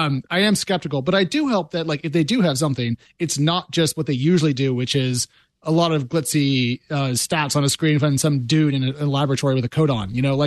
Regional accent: United States; I'm an American with a credit card and I work near technology.

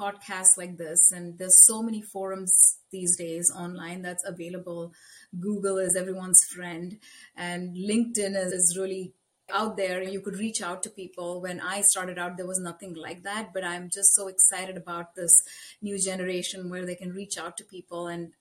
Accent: Bangalore, Karnataka, India; moved away as an adult; now in United States; a first generation immigrant. I was born and raised in pretty traditional Southern Indian family. I was born and raised in Bangalore, India. And I got my bachelor's in industrial engineering there. And I came to the United States of America almost 20 years ago

